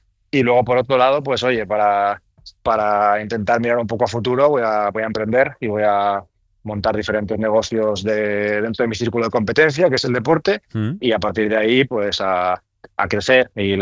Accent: Galicia, Spain; yo soy gallego, como sabes, o si no lo sabes, yo soy gallego, entonces, bueno, el mar lo vivo desde siempre

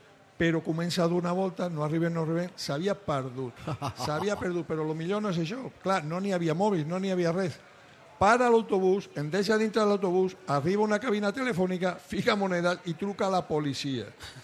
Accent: Carmona, Andalusia, Spain; Jo soc de Carmona, Sevilla

